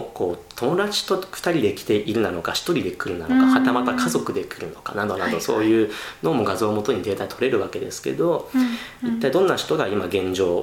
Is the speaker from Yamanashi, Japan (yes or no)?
no; Mie, Japan; 僕の出身が三重県なんですけれども、つい先日帰省のついでにですね